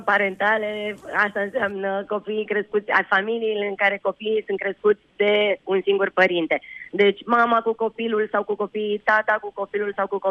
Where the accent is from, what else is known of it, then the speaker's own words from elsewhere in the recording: Bucharest, Romania; Deși suntem din București, noi am avut și avem evenimente la nivel național